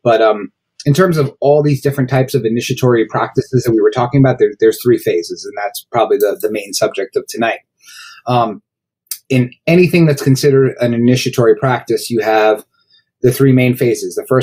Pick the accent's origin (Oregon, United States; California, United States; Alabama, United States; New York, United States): New York, United States; And I grew up in New York, so I went to lots of bar mitzvahs.